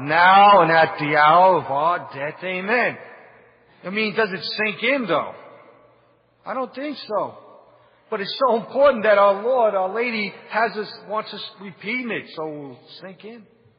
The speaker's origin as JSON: {"language": "English", "town": "New York City", "region": "New York", "country": "United States", "said": "I come from New York City. And I was upstate in the Friary when the Twin Towers went down."}